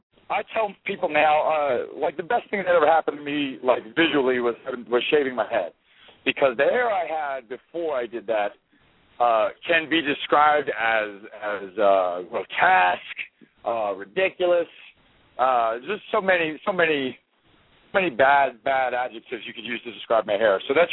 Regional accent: North Carolina, United States; I grew up in North Carolina, so as a wrestling fan, my influences were the Mid-Atlantic territories

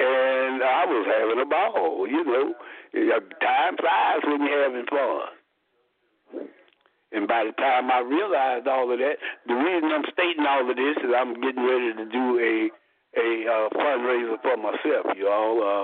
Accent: Dallas, Texas, United States; It was great growing up in South Dallas.

